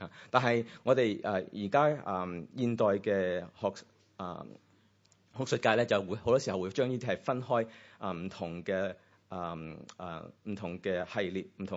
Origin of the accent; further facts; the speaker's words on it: Hong Kong; born there; 我小时候在香港出世